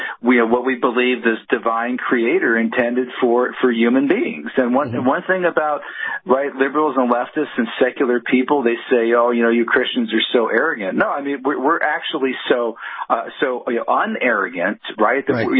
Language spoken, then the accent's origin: English; Pennsylvania, United States; read the Gettysburg Address, 1863, here in my home state of Pennsylvania.